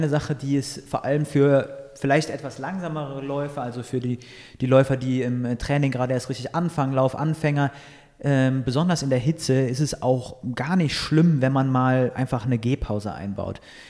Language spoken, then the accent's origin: German; Aachen, North Rhine-Westphalia, Germany; in der Aachener Region, in meiner Heimat